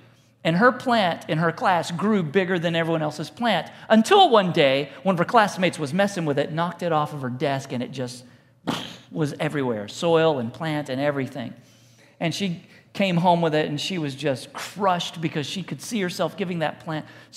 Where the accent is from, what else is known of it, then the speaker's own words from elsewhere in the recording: Texas, United States; don't chew tobacco, because I was from Texas.